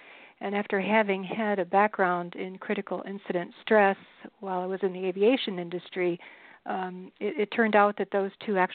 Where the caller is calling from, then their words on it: Kirkland, Washington, United States; Calling from the Kirkland, Washington area.